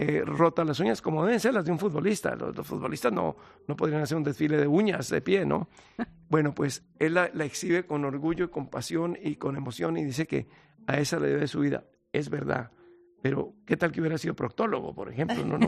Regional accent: Colombia; No, yo me siento más colombiano, es decir, me siento muy español

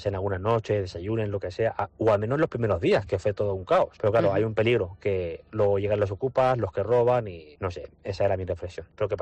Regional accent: Valencia, Valencian Community, Spain; de Valencia. Como ya sabéis, aquí estoy con el taxi.

